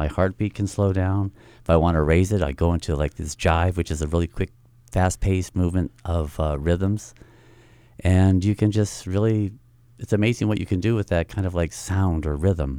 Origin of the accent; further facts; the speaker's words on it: Ewa Beach, Hawaii, United States; also born or lived in American Samoa; I grew up in Eva Beach in my childhood, and I think it played an important part.